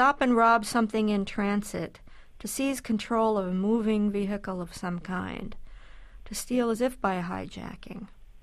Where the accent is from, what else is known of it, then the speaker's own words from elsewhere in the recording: Midwest, United States; I don't recall ever hearing it when I was growing up in the Midwest. I wonder if it's an Eastern thing, if it's East Coast cities.